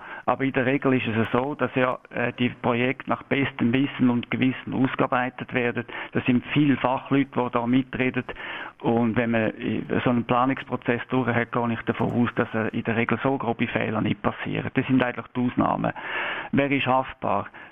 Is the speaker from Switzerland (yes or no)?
yes; Switzerland; Bei uns in der Schweiz